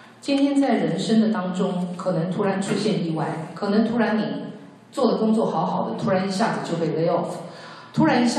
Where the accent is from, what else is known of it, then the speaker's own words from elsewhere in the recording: Taiwan; born there; 1949年我的父母亲呢，就是来到台湾嘛，来到台湾。那我是在台湾出生的